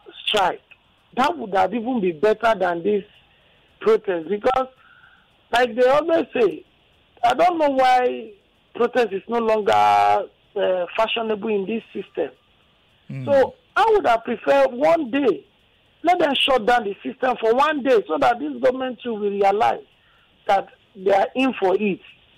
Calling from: Orile Gomu, Lagos, Nigeria; I'm calling from Orile Gomu.

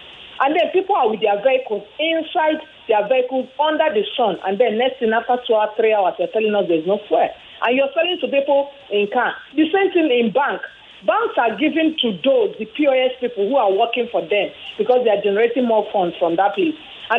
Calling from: Lekki, Lagos, Nigeria; I'm calling from Chevron Lekki.

